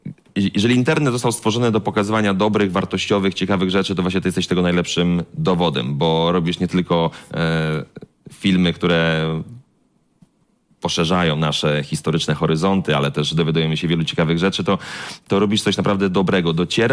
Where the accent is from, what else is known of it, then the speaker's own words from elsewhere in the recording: Łódź, Łódź Voivodeship, Poland; U mnie w Łodzi, na łódzkim blokowisku, to po prostu żonglerka.